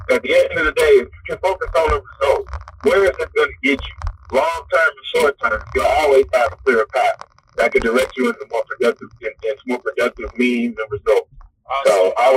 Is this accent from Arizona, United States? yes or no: no; Texas, United States; I went from, you know, being born and raised in Texas, never going on vacations anywhere. I moved around a lot with family members